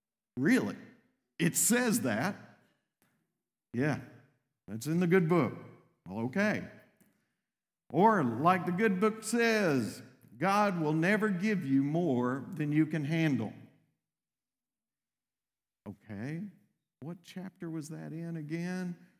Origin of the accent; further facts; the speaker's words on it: Texas, United States; So I grew up in East Texas.